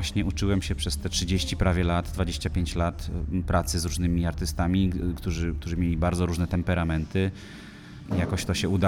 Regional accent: Mrągowo, Warmian-Masurian Voivodeship, Poland; Jestem z Mrągowa generalnie, pochodzę z Mrągowa, w związku z czym czuję się tutaj jak w domu.

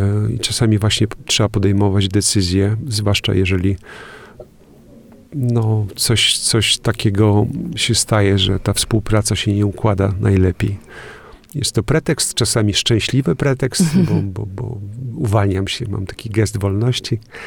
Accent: Kętrzyn, Warmian-Masurian Voivodeship, Poland; bo ja pochodzę z Kętrzyna

